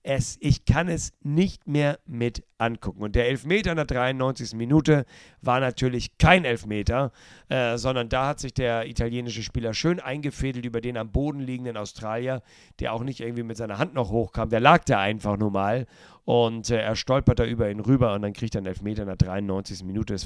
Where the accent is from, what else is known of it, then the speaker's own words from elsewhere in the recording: Hamburg, Germany; als Hamburger meine Sympathie natürlich Buller Rouge und Van der Vaart